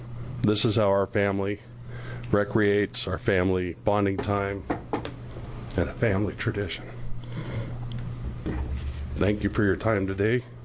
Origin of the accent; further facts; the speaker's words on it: Hillsboro, Oregon, United States; I live at 11543 Southwest Spring Hill Road, Gaston, Oregon, for the past 24 years. I was born and raised in Hillsboro.